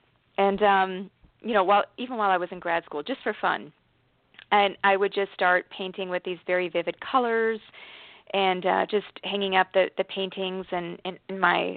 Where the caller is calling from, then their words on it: Washington, United States; From Washington State.